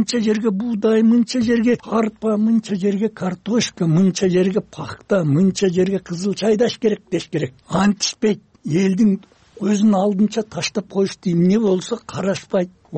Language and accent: Kyrgyz; Ozgon, Osh Region, Kyrgyzstan; мына мен например өзгөндүкмүн дедим.